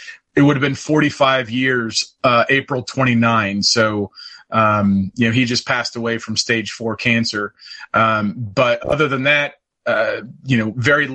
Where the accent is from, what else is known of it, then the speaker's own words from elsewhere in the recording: Oklahoma, United States; I'm from Oklahoma, so I wasn't there.